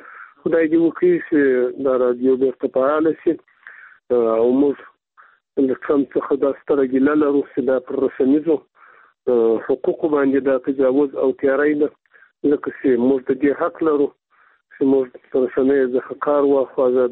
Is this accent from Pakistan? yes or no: no; Afghanistan; ځکه چې موږ د افغانستان خلک یو.